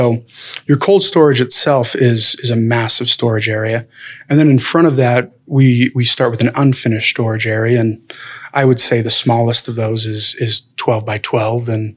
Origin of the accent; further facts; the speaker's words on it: Utah, United States; I'm from Utah born and raised, and my grandmother would have said that there's a flex room and a celestial room.